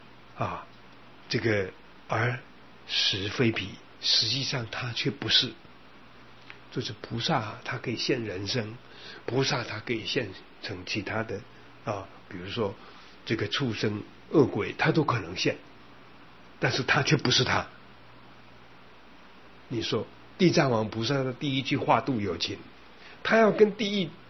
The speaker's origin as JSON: {"language": "Chinese", "country": "Taiwan", "said": "你我说我是从台湾来的。"}